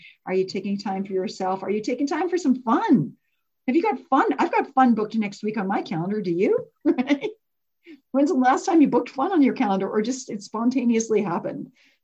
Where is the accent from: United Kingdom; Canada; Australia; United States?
Canada; like I'm Canadian and I've booked a bunch of time off for US Thanksgiving.